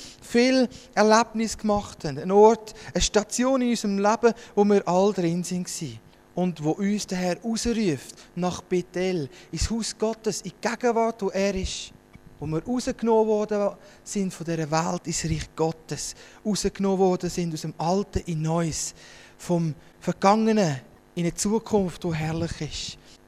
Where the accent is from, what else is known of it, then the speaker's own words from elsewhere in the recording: Konolfingen, Bern, Switzerland; Wir sind in Konolfingen geboren, wir haben in Konolfingen die Schule gemacht